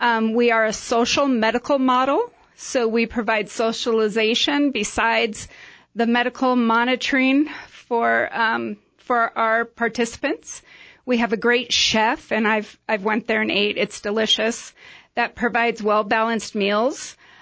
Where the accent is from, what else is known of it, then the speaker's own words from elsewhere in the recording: Midwest, United States; now in Prescott, United States; So I'm originally from the Midwest. I've lived in Prescott for about 6 years.